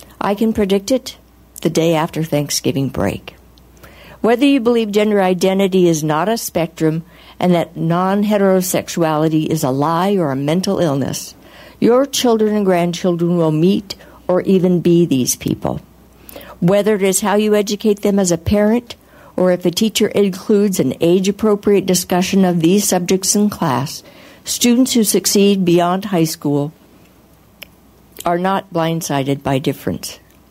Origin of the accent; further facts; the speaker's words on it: Blackfoot, Idaho, United States; Many of my U of I students came from places like my hometown, Blackfoot.